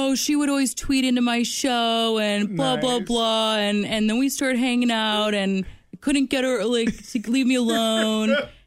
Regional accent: River Forest, Illinois, United States; know Chicago? Have you been there? And they're like, yeah, I live in Naperville. And I'm like, oh, I'm from River Forest.

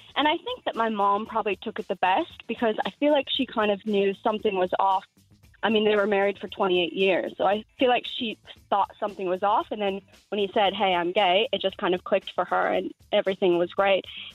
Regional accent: Utah, United States; I was 16 years old, and I grew up in Utah in the States, very, very Mormon family.

